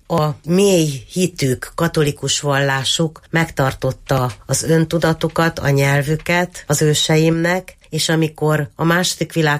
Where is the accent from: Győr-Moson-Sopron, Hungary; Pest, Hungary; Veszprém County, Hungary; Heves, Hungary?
Győr-Moson-Sopron, Hungary; Győr; eladtuk a szülői házat, akkor én hosszú-hosszú évekig bármit álmodtam éjszaka, az állandóan a győrei szülőházamnak az udvarán, szobáiba játszódott